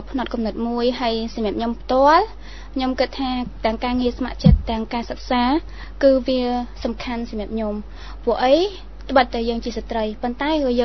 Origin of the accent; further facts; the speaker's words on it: Tboung Khmum, Cambodia; ានៅខាងខេត្តត្បូងឃ្មុំបង